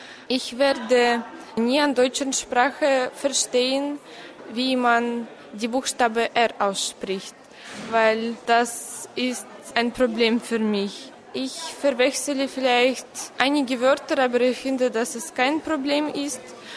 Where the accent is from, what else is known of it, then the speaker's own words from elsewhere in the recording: Ukraine; German is a second language; ich komme aus der Ukraine und wohne in Simferopol. Ich bin Schülerin